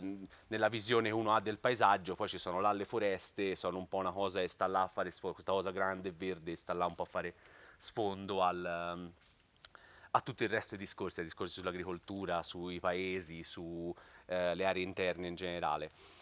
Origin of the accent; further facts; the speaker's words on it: Tuscany, Italy; le zone per esempio da dove vengo io del Mugello, qui accanto